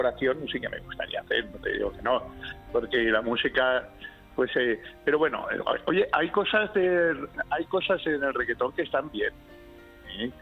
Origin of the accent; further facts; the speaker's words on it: Alcoy, Valencian Community, Spain; born there; como artista valenciano que he nacido aquí, como artista y nací en Alcoy, un pueblo de artistas también